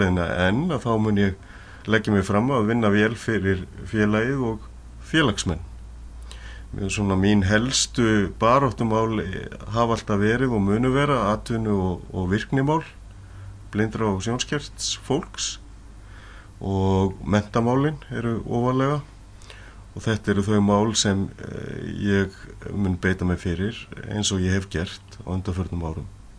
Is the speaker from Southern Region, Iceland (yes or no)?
no; Reykjavík, Capital Region, Iceland; born there; Ég er fæddur í Reykjavík árið 1971, 11. febrúar